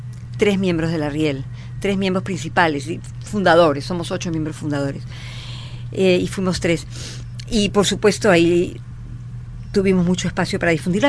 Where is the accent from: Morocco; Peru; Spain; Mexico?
Peru; El gran tema de la literatura del siglo XIX es ¿quiénes somos los peruanos?